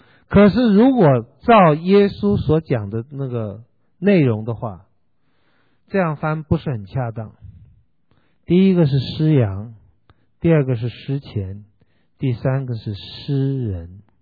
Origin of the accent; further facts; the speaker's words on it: Taiwan; 不要讲英文了，我是台湾来的，不会讲英文。